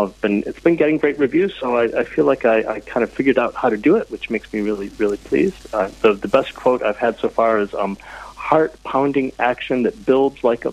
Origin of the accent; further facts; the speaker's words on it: Michigan, United States; He goes to a remote island in Lake Michigan, and I grew up in Michigan, so it's near and dear to my heart.